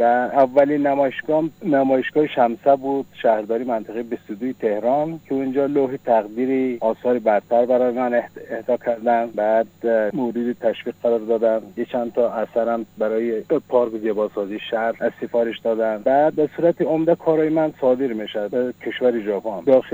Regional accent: Ghazni, Afghanistan; من که از بچگی در افغانستان با آهنگرا و زرگرا سرکار داشتم، مثلا هم در همسایگی من بودم، از اون زمان علاقه پیدا کردم به باروی با آهن و فلزات. به طوری از زمانی که مهاجر شدیم اومدیم ایران،

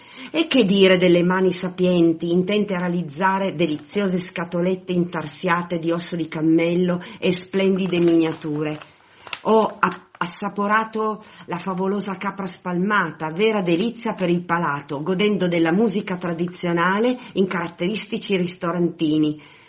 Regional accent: Turin, Piedmont, Italy; sono di Torino. Ho visitato l'Iran per 12 giorni nel mese di agosto.

